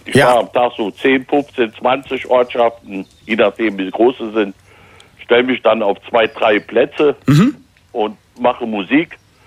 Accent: Landscheid, Rhineland-Palatinate, Germany; Ich komme aus Landscheid und da war das Tradition.

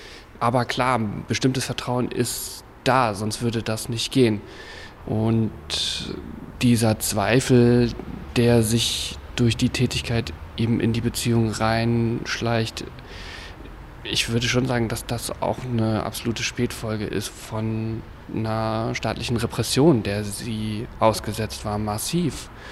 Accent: Düsseldorf, North Rhine-Westphalia, Germany; Ich bin in Düsseldorf geboren und bin in Westdeutschland groß geworden.

